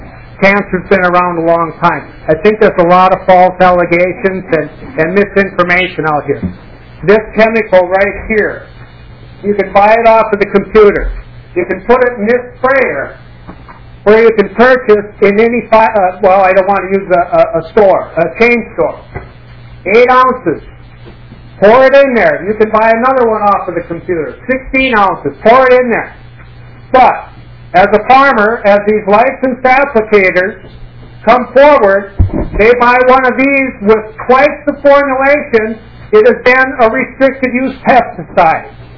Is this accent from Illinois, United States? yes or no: no; Minnesota, United States; I'm from Todd County, Minnesota.